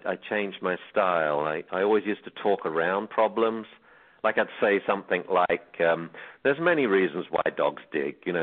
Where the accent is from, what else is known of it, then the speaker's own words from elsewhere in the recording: England, United Kingdom; I like writing. I like words. I'm English, you know.